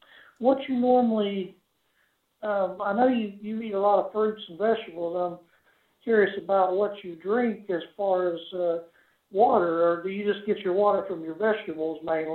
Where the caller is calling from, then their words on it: Huntington, West Virginia, United States; I'm calling from Huntington, West Virginia